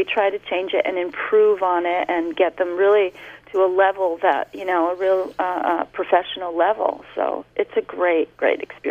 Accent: Torrington, Connecticut, United States; moved away as an adult; now in Europe; Yes, I grew up in Torrington, and I moved away.

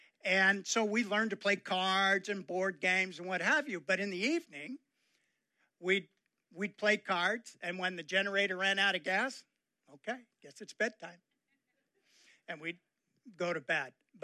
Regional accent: California, United States; So I grew up in Northern California. I know I don't have blonde hair. I was a towhead when I was born.

